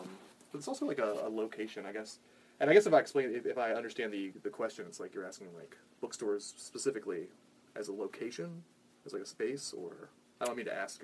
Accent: Lynchburg, Virginia, United States; Lynchburg, actually, yeah. I'm originally from Lynchburg.

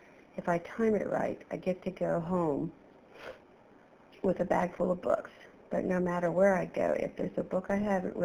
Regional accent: Sterling, Virginia, United States; I'm from Sterling, Virginia, and I'm 77 years old.

